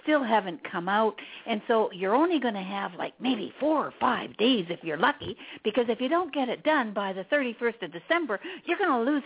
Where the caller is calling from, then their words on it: Toronto, Ontario, Canada; from Toronto calling.